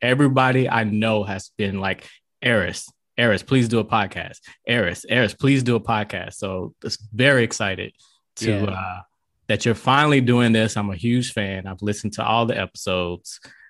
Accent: Nashville, Tennessee, United States; moved away as an adult; now in California, United States; I grew up in Nashville, Tennessee, born and raised. Had never left the South before moving to California when I was like 22. Nashville, born and raised all my life.

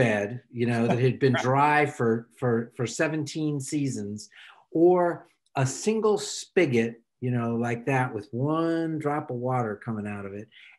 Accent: Miami, Florida, United States; My parents, I grew up in Miami. My parents still live in Miami.

